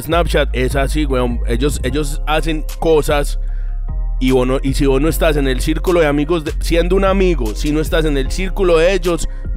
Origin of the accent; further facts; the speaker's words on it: Colombia; Pues digo colombianos, nosotros somos colombianos.